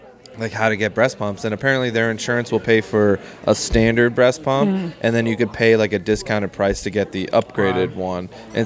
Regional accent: Portland, Oregon, United States; So I grew up in Portland.

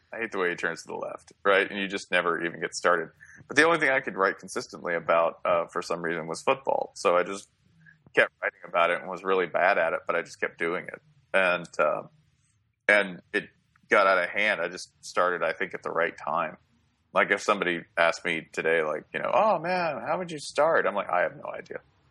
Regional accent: Nashville, Tennessee, United States; I applied to Vanderbilt because I'm from Nashville and was insecure.

